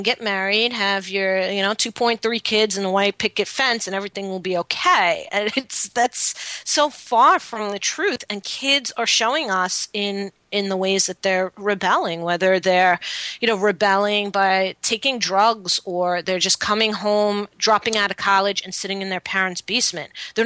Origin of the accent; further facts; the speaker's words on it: Queens, New York, United States; I grew up in Queens